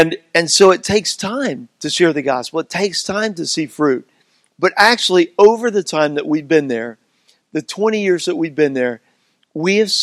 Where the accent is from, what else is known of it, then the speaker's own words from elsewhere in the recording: Houston, Texas, United States; I'm a hometown boy. I grew up here in Houston, on the northwest side of Houston